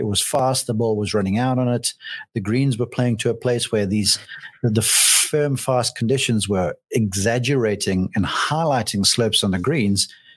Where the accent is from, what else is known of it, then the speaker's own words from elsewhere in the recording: South Africa; even though I'm South African deep down